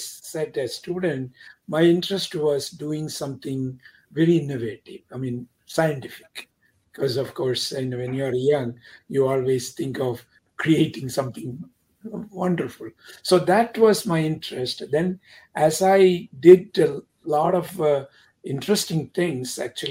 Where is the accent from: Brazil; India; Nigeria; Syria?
India; moved away as an adult; now in United States; I came as a student from India in 1967.